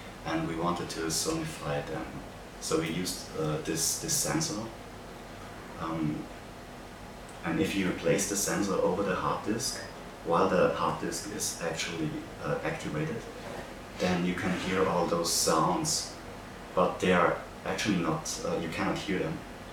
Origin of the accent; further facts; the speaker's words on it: Feldkirch, Vorarlberg, Austria; now in Linz, Austria; I'm also from Feldkirch in Vorarlberg, but I'm now living in Linz also.